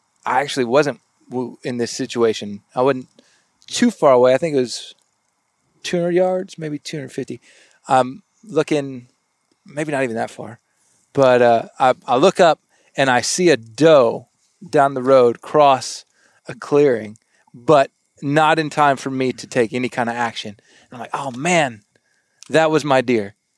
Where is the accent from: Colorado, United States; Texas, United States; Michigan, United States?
Texas, United States; So I didn't grow up in the deer woods. I grew up in South Texas in the duck blinds.